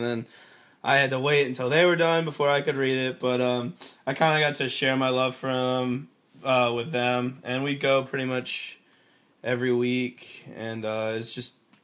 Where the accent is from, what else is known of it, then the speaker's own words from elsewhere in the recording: Chantilly, Virginia, United States; now in Harrisonburg, United States; But my hometown is Chantilly, Virginia, and it's in Northern Virginia.